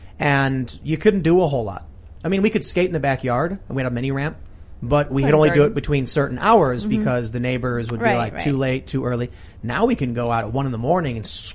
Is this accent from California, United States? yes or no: no; Chicago, Illinois, United States; there's a lot of people, like growing up in mm-hmm. Chicago